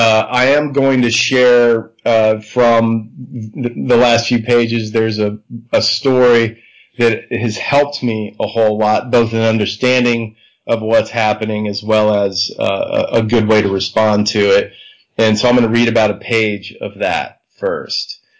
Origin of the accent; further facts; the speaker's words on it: Texas, United States; ever since I was a little kid, even growing up in Texas, which made no sense whatsoever.